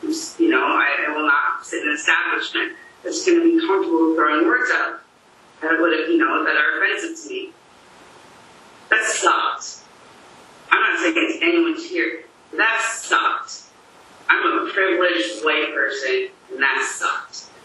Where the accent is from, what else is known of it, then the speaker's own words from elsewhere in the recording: New Jersey, United States; Words that, I'm from New Jersey, words that I've never heard these words publicly.